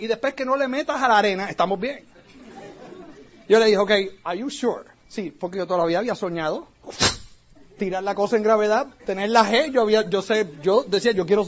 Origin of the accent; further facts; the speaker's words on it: Puerto Rico; Acuérdate, yo soy puertorriqueño.